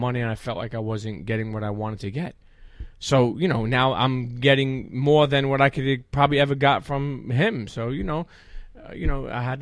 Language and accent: English; Brooklyn, New York, United States; Brooklyn, New York. So I grew up in Coney Island. And when I was a teenager, deep Coney Island